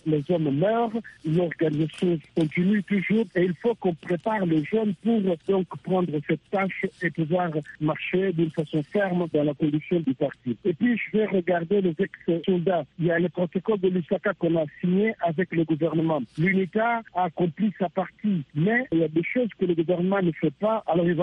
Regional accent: Kabinda, Lomami, DR Congo; Moi, je suis du Kabinda.

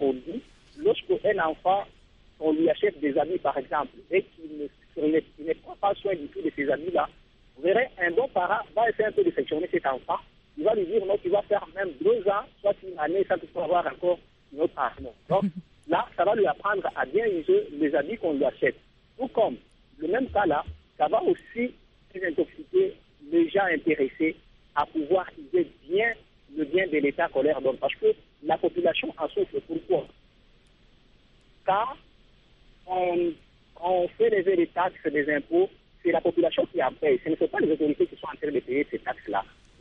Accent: DR Congo; ici chez nous, en RDC

